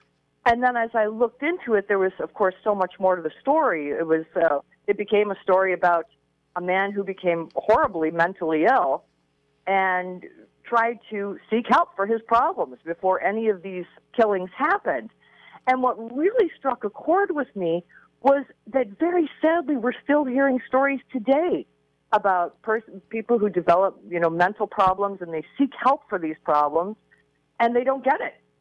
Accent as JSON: {"language": "English", "town": "Buffalo", "region": "New York", "country": "United States", "tie": "born or raised there", "said": "Well, I grew up in Buffalo, New York. My father was a police officer there for more than 30 years."}